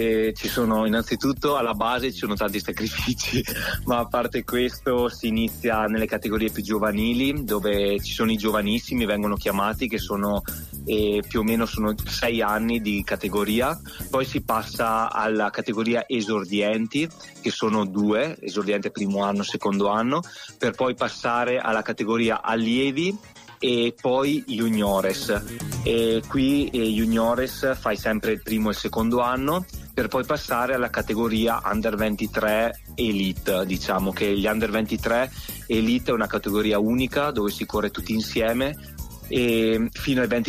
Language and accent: Italian; Dro, Trentino-Alto Adige, Italy; E sì, sono nato a Dro.